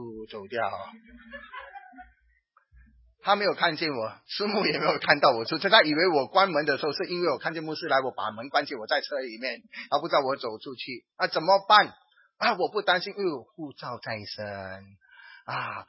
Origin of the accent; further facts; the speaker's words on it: Singapore; 我是新加坡人讲自己不用紧